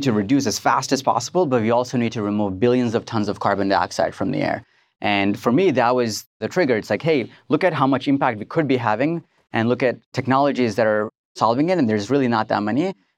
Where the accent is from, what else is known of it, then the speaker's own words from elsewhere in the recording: Southeast India, India; So I grew up in Southeast India